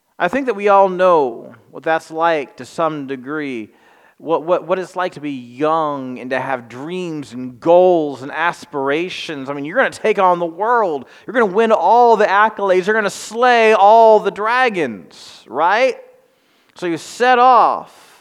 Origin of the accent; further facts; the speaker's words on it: Anderson, United States; I have shared with you before, you know, like I grew up in Anderson, and yet I found second and third homes in other places.